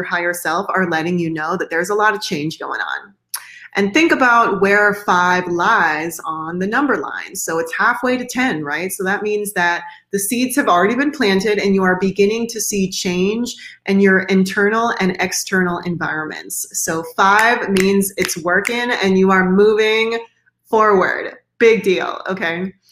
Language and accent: English; San Francisco Bay Area, California, United States; I'm from the Bay, so we got the 415